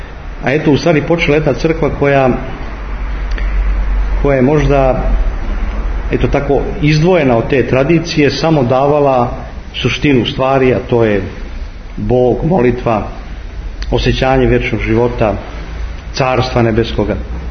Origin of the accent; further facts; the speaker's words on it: Belgrade, Serbia; ja sam odrastao u Beogradu